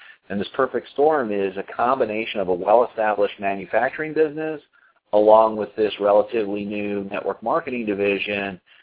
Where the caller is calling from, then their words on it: Colorado, United States; I'm calling in from Colorado.